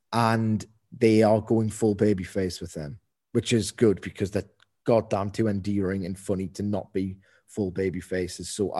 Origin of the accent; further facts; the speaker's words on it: United Kingdom; I don't know if I'm just too tired to watch this as a Brit, having watched Dynamite first.